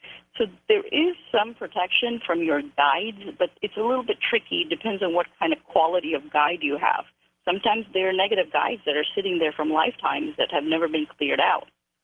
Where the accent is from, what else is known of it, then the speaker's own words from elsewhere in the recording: India; in the Indian culture, I am Indian. In our culture